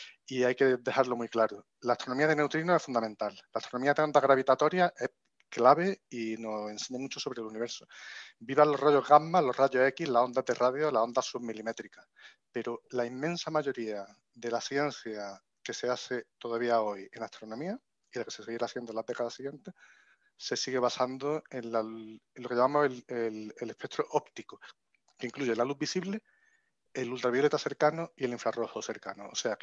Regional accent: Córdoba, Andalusia, Spain; now in Granada, Spain; yo soy de Córdoba, Córdoba, España, la mezquita y al Andalus, todo aquello, ¿no? Y vivo en Granada. Entonces, y además tengo ya pequeños ganas, tengo unos añillos.

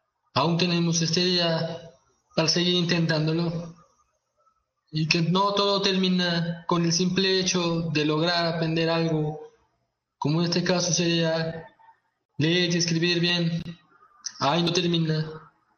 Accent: Mexico; sino para todos los que somos mexicanos

